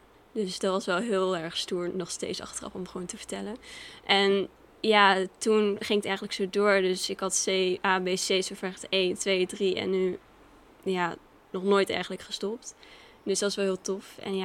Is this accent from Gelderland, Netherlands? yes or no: yes; Giesbeek, Gelderland, Netherlands; Ik ben opgegroeid in een heel warm huis bij mijn ouders thuis in Giesbeek, in het dorp.